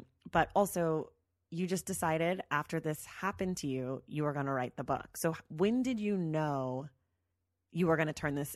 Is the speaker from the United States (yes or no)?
no; Ireland; I'm Irish.